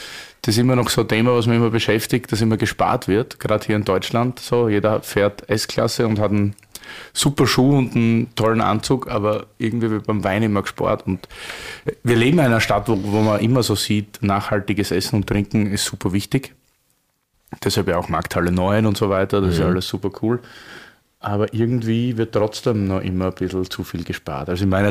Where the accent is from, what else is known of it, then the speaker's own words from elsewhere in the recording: Styria, Austria; wir sind beide Steirer, wie Arnold Schwarzenegger, wie man auch erkennen kann.